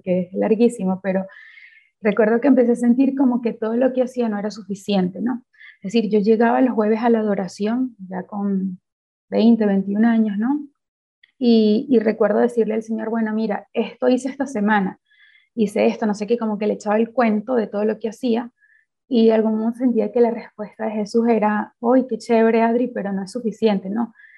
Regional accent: Venezuela; born there; nací en Venezuela, en el seno de una familia profundamente católica.

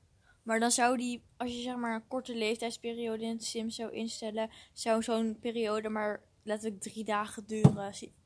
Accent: Netherlands; Ik kan het niet meer goed uitspreken, ik ben een Nederlander.

